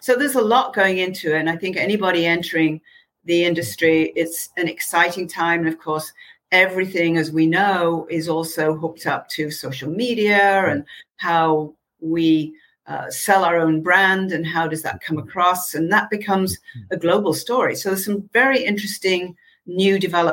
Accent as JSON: {"language": "English", "town": "Manchester", "region": "North West England", "country": "United Kingdom", "said": "as I say, I was from Manchester, England."}